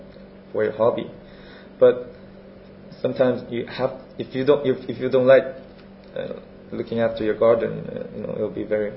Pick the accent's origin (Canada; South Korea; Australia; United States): South Korea; Seoul; English is a second language; I'm from Seoul, capital of South Korea.